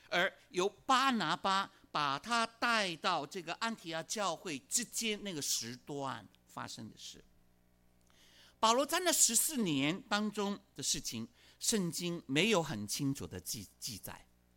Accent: China; 我们中国人觉得佛家思想第十八层对吗？

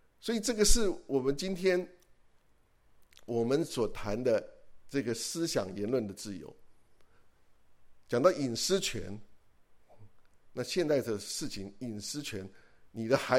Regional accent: China; now in United States; 我觉得我们中国人是，我们是有自己的法则

